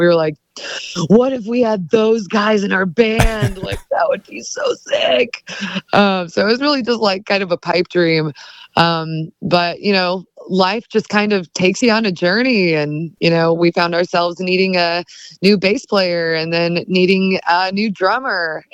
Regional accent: Springfield, Missouri, United States; I grew up in Springfield, Missouri, born and raised. I still live here.

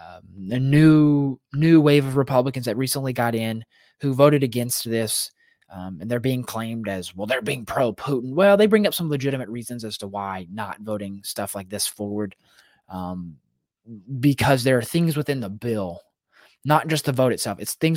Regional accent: United States; And, you know, as a patriot, as American, yeah, that seems right.

